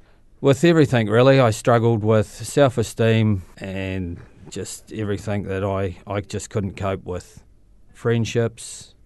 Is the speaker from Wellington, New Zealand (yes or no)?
no; Invercargill, Southland, New Zealand; also born or lived in Australia; now in Christchurch, New Zealand; I'm originally from Invercargill. Scattered myself around New Zealand and in Australia in the past, and I've been based in Christchurch since 2011.